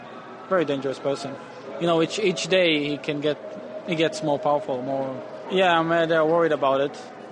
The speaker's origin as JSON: {"language": "English", "country": "Israel", "said": "I'm from Israel in the origin. I've been living here for 14 months. I live in Ramat Gan, which is on the border with Tel Aviv."}